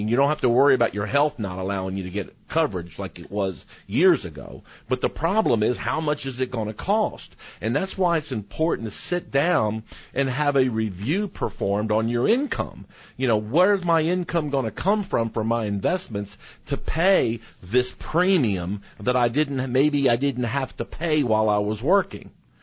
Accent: Atlanta, Georgia, United States; Yeah, she's from my hometown here in Atlanta.

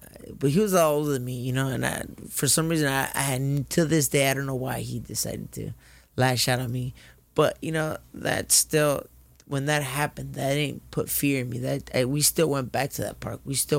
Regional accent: Compton, California, United States; Okay, so I was born in Martin Luther King Hospital in L.A.

